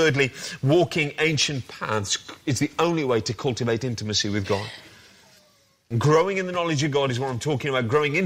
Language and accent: English; Wolverhampton, West Midlands, United Kingdom; I come from Wolverhampton.